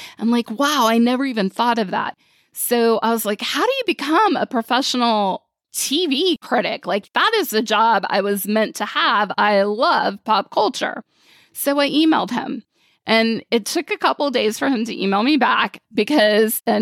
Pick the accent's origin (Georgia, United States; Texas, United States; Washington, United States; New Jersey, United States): Texas, United States; She's from Oklahoma. I'm from Texas.